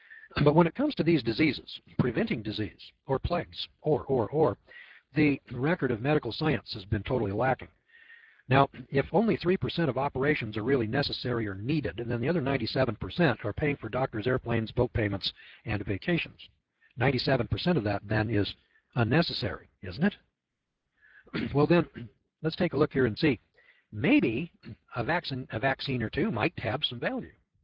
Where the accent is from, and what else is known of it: California, United States